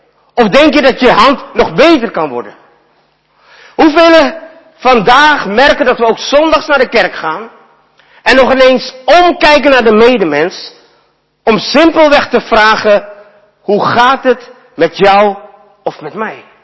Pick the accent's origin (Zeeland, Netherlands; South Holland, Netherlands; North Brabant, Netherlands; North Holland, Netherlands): North Brabant, Netherlands; Vught; in de voormalige Joodse concentratiekamp in Vught. En daar ben ik tot leven gekomen. En we woonden eigenlijk afgesloten van de buitenwereld. Als Molukkers werden we daar geplaatst. Ik ben opgegroeid in een barak, een houten barak.